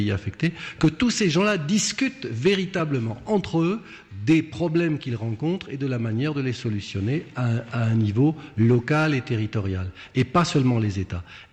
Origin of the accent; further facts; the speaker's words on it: France; en tant que Français, je peux vous dire que la France s'est déclarée non affectée